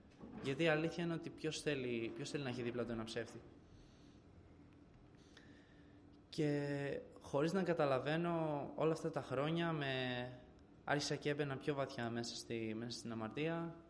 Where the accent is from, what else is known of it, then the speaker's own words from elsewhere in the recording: Rhodes, South Aegean, Greece; born there; Γεννήθηκα στη Ρόδο το 2001 από μια οικογένεια η οποία είναι στην επικρατούσα θρησκεία της χώρας μας